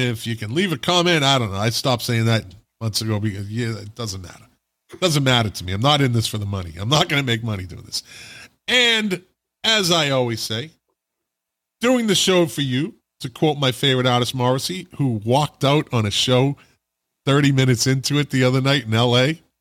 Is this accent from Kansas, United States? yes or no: no; Boston, Massachusetts, United States; Look, I'm from Boston. I leave my R's out of everything except for February.